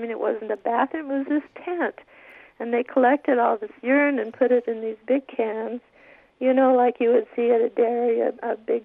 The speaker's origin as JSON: {"language": "English", "town": "Los Alamos", "region": "New Mexico", "country": "United States", "tie": "born or raised there", "said": "I have to tell you that was not a happy place to grow up."}